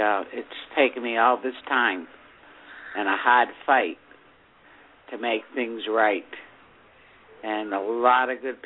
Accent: Massachusetts, United States; I'm from Massachusetts.

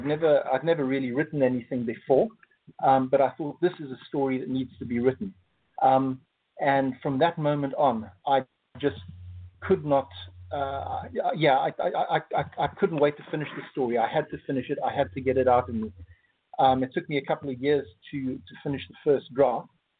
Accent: South Africa; now in Surrey, United Kingdom; I hail from South Africa originally. That's where I was born and raised. But I currently live in the UK. And I live in Surrey with my family, my wife and two children.

